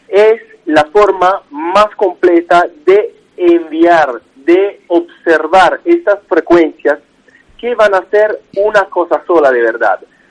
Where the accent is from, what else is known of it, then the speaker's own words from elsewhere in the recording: Italy; Spanish is a second language; me perdonarán por mi español, pero bueno, soy italiano, así es.